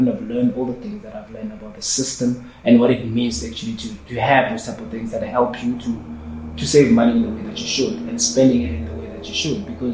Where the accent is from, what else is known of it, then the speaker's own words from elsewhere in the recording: South Africa; the challenge of being a South African, that there's a certain standard, that you need to maintain.